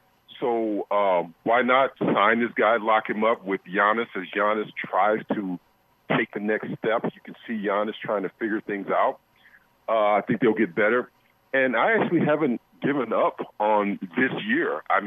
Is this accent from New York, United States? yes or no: no; Kansas City, Missouri, United States; I grew up in Kansas mm-hmm. City.